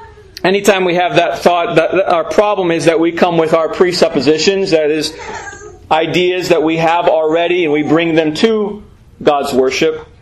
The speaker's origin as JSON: {"language": "English", "country": "United States", "said": "And so we like innovation. We're American, so we like innovation."}